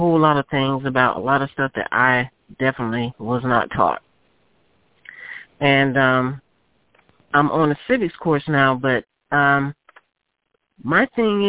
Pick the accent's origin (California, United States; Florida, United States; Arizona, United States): Florida, United States; I'm from Florida. I am a new member.